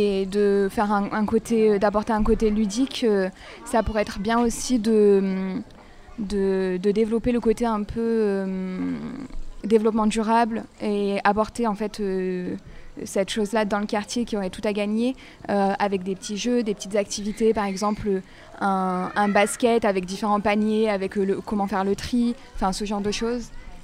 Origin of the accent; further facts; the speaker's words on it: Grenoble, Auvergne-Rhône-Alpes, France; moi qui ne suis pas du tout de Fontaine, je suis de Grenoble de base